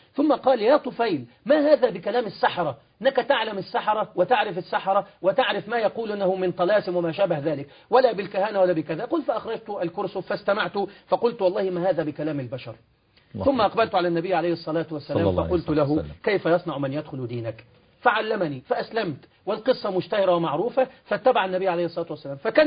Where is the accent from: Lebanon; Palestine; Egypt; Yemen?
Egypt; في بعض الجرائد التي تنشر عندنا في مصر